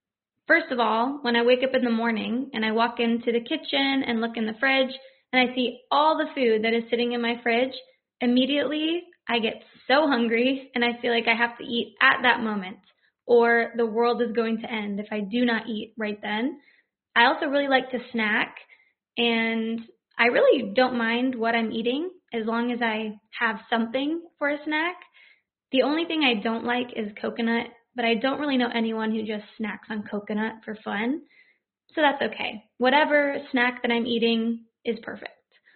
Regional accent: United States; I'm from the United States

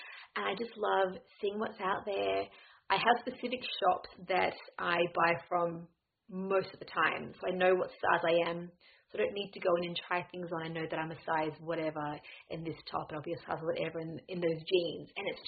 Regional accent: Australia; now in Edinburgh, United Kingdom; I am Australian and I live in Edinburgh.

